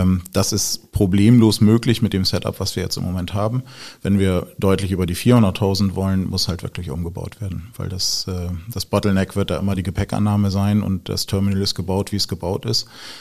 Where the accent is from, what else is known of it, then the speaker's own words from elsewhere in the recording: Bremerhaven, Bremen, Germany; Wobei ich Kind der Stadt bin, ich bin da aufgewachsen. Also ich bin zwar in Bremen geboren, bin in Bremerhaven aufgewachsen